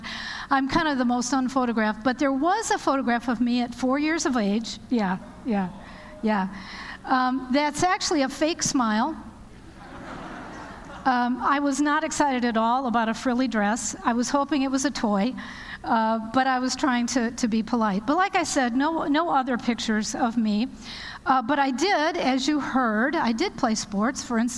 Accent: Walled Lake, Michigan, United States; I am from that little place not far from Detroit called Walled Lake, and so I grew u

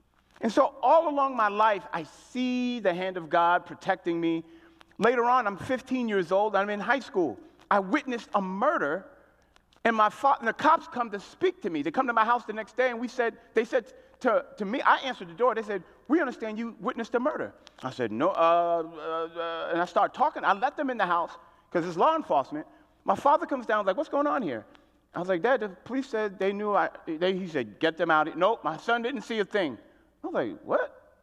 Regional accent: New York, United States; I grew up in New York City, and I was the son of a Haitian immigrant. My father immigrated here from Haiti

